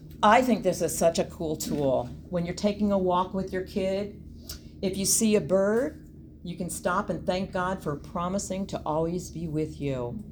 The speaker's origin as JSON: {"language": "English", "region": "Virginia", "country": "United States", "said": "We're from Virginia. You know, Virginia is for lovers."}